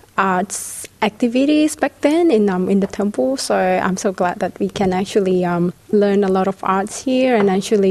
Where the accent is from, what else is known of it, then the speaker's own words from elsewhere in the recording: Indonesia; Yes, we are all, but different city. Just different city.